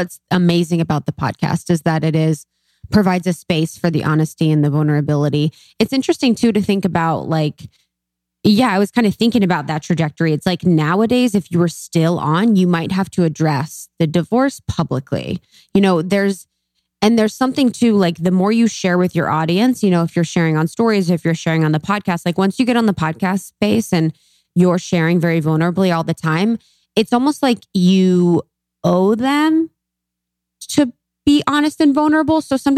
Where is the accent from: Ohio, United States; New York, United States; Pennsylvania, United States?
Ohio, United States; I'm from Ohio.